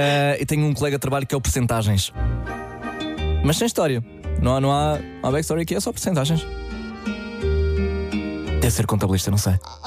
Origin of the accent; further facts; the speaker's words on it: Lourinhã, Lisbon, Portugal; Dinossauro, porque sou da Lourinhã.